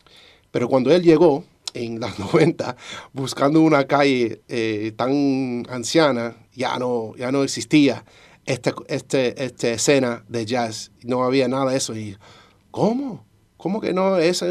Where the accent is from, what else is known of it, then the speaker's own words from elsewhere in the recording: Cuba; Y no me identifico como afrocubano, por ejemplo. Muchos dicen que yo soy cubano, ¿y qué? Eso es todo. Aunque yo tengo piel, tú sabes, moreno